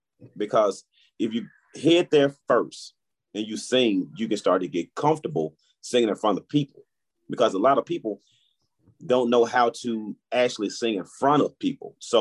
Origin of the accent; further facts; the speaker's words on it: Memphis, Tennessee, United States; And I'm from North Memphis, so you round cats from New York, Florida, and mm-hmm.